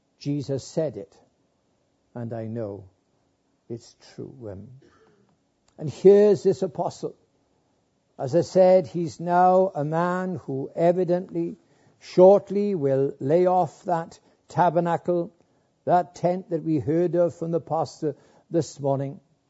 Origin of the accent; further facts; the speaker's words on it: Wales, United Kingdom; When I grew up in South Wales, my late dad was a pastor before me